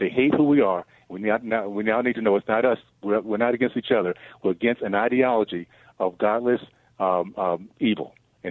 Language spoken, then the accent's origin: English; United States; I'm proud to say I'm a Black American and I'm an American who's finally standing up and pulling our country back from the abyss.